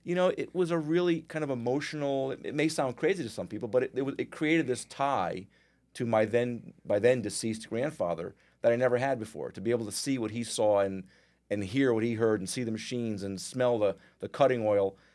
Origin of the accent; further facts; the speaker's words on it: Connecticut, United States; Well, I am born and bred in Connecticut. Still live there. My family is all there.